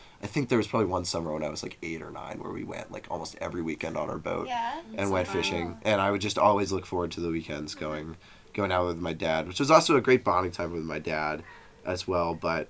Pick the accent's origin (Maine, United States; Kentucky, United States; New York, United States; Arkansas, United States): Maine, United States; Portland; from Portland, Maine.